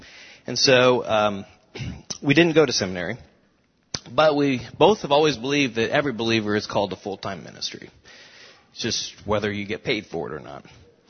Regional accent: Anderson, United States; I was born and raised in Anderson. Our family attended a United Methodist church.

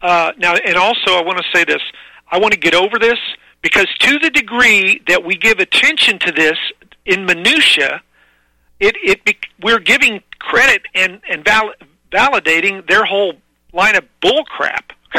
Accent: Missouri, United States; Jamie, if you remember, I'm originally from Missouri.

